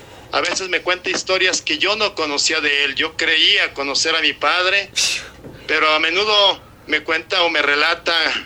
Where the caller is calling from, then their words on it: Arandas, Jalisco, Mexico; de Arandas, Jalisco.